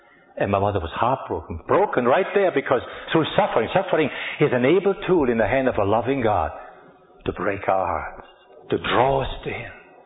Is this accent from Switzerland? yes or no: yes; Lugano, Ticino, Switzerland; first language Italian; English is a second language; So I grew up in the Italian part, speaking Italian, I thinking Italian.